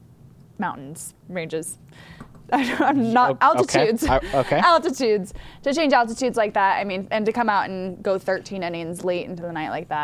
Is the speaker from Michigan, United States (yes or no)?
no; South Bend, Indiana, United States; I'm from South Bend, Indiana, so the Cubs are about an hour and 45-minute drive.